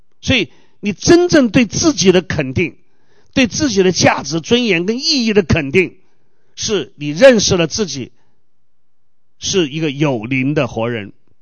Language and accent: Chinese; China; 你发现我们中国人真的很聪明啊